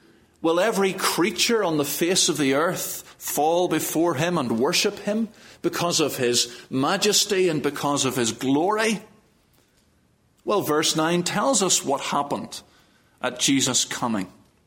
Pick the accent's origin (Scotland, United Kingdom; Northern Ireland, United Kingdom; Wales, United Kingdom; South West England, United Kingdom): Northern Ireland, United Kingdom; Belfast; I come from Belfast. Belfast in Northern Ireland, that place that we hear about on the news all the time